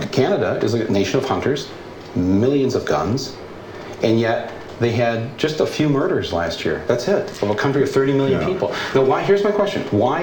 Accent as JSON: {"language": "English", "town": "Flint", "region": "Michigan", "country": "United States", "said": "I come from Flint, Michigan"}